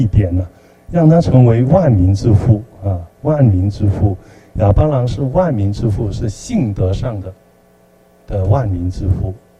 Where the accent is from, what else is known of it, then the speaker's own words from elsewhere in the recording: China; 都有一些圣贤在，比如说我们中国人啊。有孔子、孟子， 这也是天主给我们中国人的照顾啊。